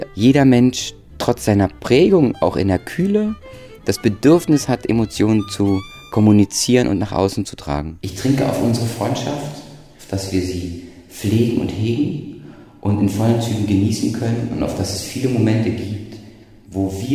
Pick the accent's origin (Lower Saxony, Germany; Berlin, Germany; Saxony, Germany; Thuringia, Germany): Berlin, Germany; first language German; ich bin in Berlin, in Deutschland zu Hause und meine Muttersprache ist Deutsch